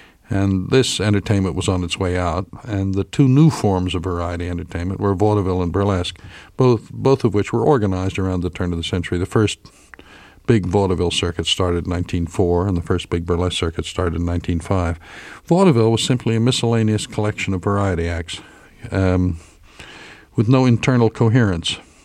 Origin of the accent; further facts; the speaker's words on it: Philadelphia, Pennsylvania, United States; I grew up in Philadelphia.